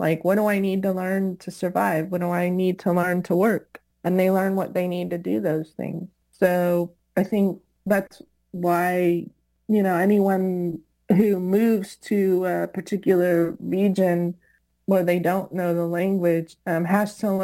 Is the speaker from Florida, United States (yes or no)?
yes; Miami, Florida, United States; And then I grew up in Miami and learned a lot of Spanish and became a teacher of Spanish